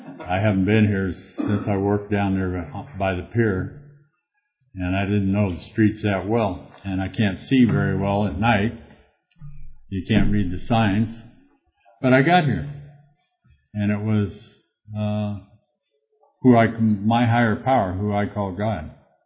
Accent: Yorba Linda, California, United States; now in Fullerton, United States; And I'm from Yorba Linda. I got sober in Fullerton.

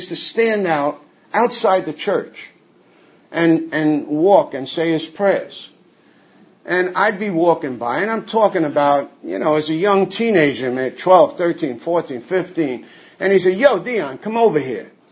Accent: New York City, New York, United States; born there; I was born in Bronx, New York City, 1939, baptized, confirmed in Mount Carmel Catholic Church. It was like the hub of Little Italy in the Bronx.

